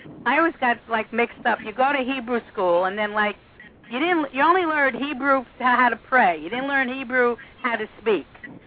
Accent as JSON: {"language": "English", "town": "Bronx", "region": "New York", "country": "United States", "tie": "born or raised there", "said": "I grew up in Pelham Parkway."}